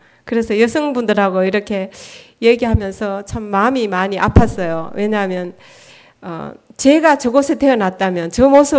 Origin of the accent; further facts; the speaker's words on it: South Korea; 우리는 한국 사람이라고 이제 우리 태극기라고 이렇게 늘 아이들한테 알려줬어요